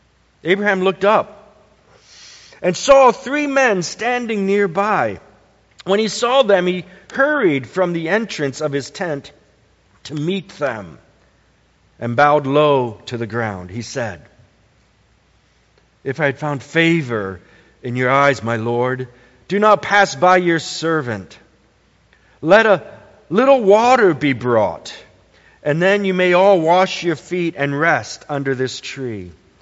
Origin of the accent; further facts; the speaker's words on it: Bowie, Maryland, United States; When I was growing up in Bowie, Maryland, there was a sound every summer that always, always drew my attention.